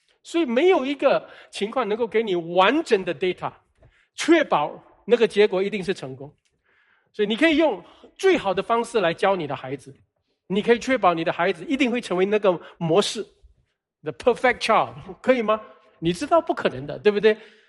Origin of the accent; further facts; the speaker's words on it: Singapore; 我们在新加坡长大的，这个可以说 first world 啊，第一世界国家啊，